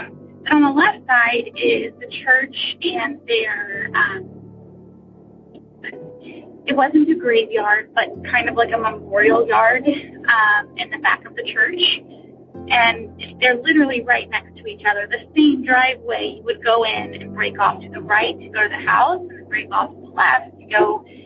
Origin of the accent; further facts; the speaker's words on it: South Carolina, United States; I am from South Carolina. I'm a listener.